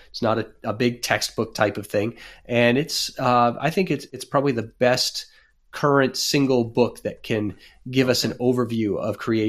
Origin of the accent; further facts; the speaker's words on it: Rhode Island, United States; And homeschooling was not a thing really where I grew up in Rhode Island at that time.